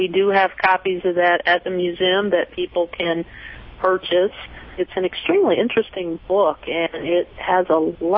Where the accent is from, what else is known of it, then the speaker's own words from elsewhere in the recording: Champaign, Illinois, United States; So I was not raised in Rantoul. I was raised here in Champaign, just down the road.